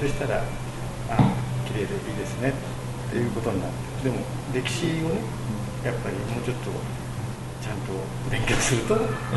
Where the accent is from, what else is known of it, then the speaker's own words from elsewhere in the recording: Kamakura, Kanagawa, Japan; はい、あの生まれ育ったところです